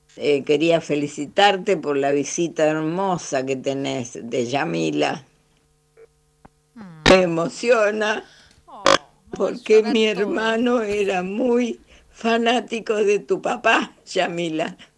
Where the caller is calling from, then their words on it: Ituzaingó, Buenos Aires Province, Argentina; de Ituzaingó. Cada tanto llamo, pero los escucho todos los días